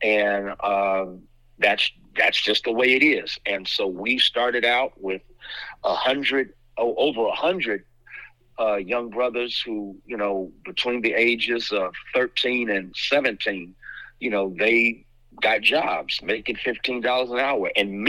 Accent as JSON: {"language": "English", "town": "San Francisco", "region": "California", "country": "United States", "tie": "born or raised there", "said": "growing up in San Francisco, every summer I had a job"}